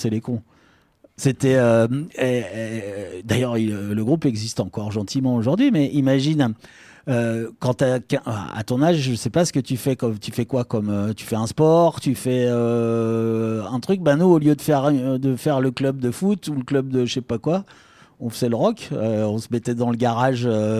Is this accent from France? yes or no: yes; Vénissieux, Auvergne-Rhône-Alpes, France; J'ai grandi à Vénissieux, au Minguette.